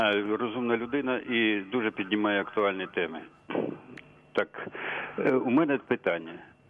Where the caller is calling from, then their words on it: Cherkasy, Cherkasy Oblast, Ukraine; Я з Черкас.